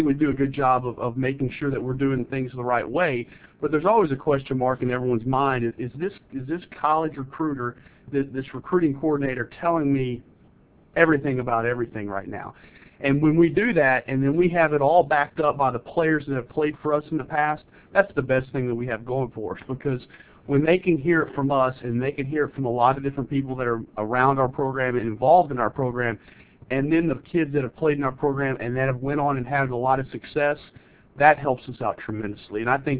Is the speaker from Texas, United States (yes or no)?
yes; Dumas, Texas, United States; Well, I grew up in the Panhandle of Texas, a little town, Dumas, Texas, population 12,000-13,000 people there